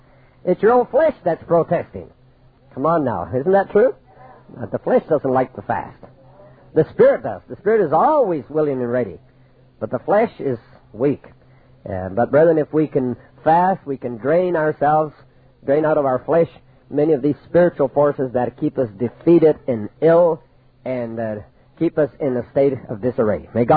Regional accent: Canada; born there; Well, I'm not an American. As you know, I'm a Canadian. I was born in Canada, although I was raised on the mission field. I still retain my Canadian citizenship.

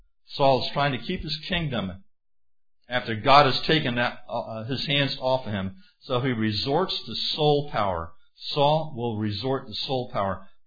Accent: Florida, United States; I would have come, because I'm from Florida, I would have come in flip-flops, cut-off shorts, a straw hat, and a Hawaiian shirt.

